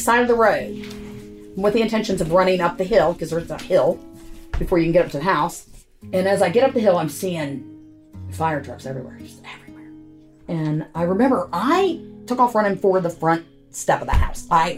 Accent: West Virginia, United States; born there; I'm from all over, but I was born in West Virginia.

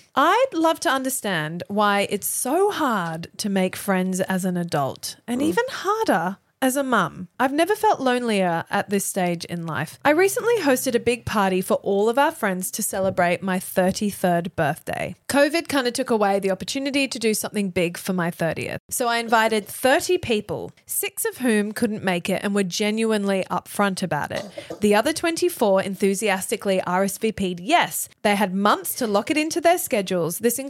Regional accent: Thailand; I grew up in Thailand.

